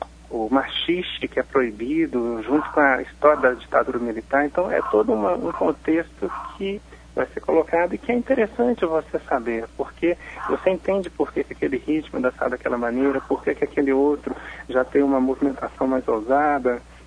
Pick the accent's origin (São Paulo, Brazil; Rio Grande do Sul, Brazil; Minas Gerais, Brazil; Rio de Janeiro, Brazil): Minas Gerais, Brazil; Belo Horizonte; Por isso a escolha de Belo Horizonte e minha cidade natal também.